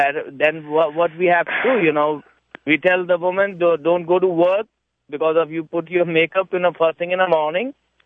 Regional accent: India; I just come back to my country. I'm from India, and I see the things.

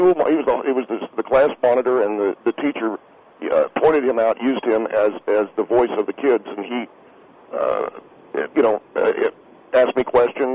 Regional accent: Tennessee, United States

